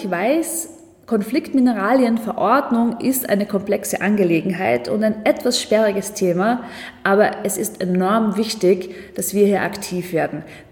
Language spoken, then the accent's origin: German; Austria; Und einmal mehr sind wir als Österreicher unsolidarisch